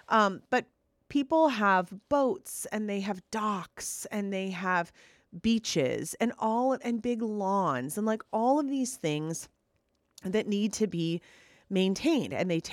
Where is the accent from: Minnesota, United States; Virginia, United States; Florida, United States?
Minnesota, United States; Because, you know, I live in Minnesota. I grew up in Minnesota.